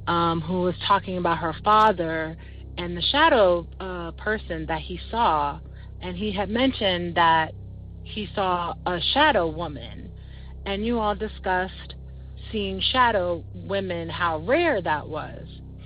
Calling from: Silver Spring, Maryland, United States; I'm calling from Silver Spring, Maryland.

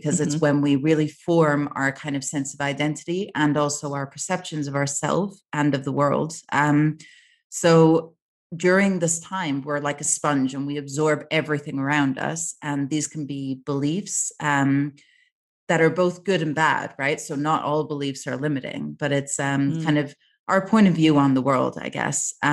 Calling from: Mexico City, Mexico; I'm dialing in from Mexico City.

